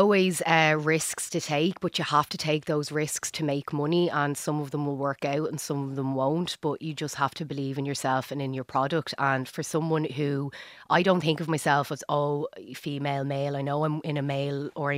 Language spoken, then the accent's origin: English; Dublin, Leinster, Ireland; accent: Dublin; I know I don't look like I'm from Dublin, but I sound like I'm from Dublin.